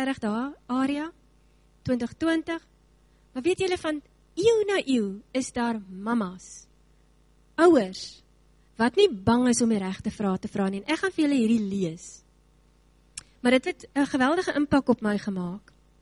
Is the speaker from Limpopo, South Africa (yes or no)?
no; Worcester, Western Cape, South Africa; Woester, ek kom van daar af, ek praat uit my tuisdorp.